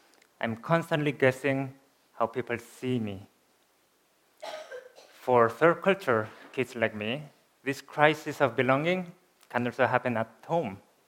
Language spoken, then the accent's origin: English; Spain; I was born and raised in Spain in the 90s. For many years, I was the only foreigner in my class, the only Christian.